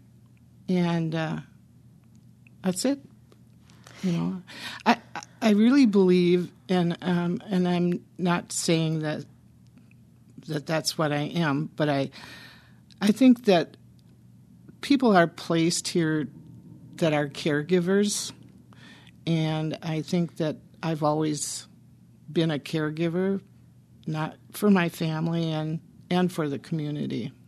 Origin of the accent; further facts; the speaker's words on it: La Crosse, Wisconsin, United States; I was born and raised in La Crosse, went to Madison to school